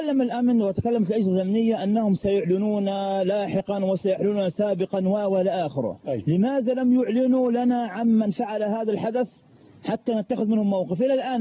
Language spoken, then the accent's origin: Arabic; Sinai, Egypt; عندنا في سيناء